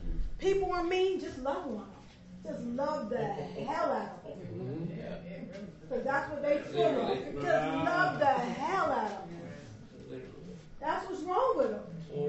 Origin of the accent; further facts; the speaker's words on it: New York, United States; I got a text message from a young girl that I grew up with up in New York.